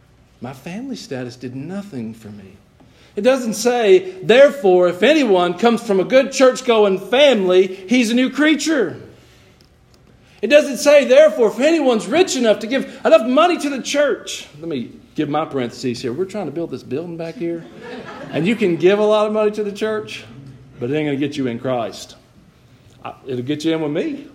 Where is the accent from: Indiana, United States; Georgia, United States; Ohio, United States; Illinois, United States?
Georgia, United States; I grew up in Georgia, not too far from Augusta, Georgia.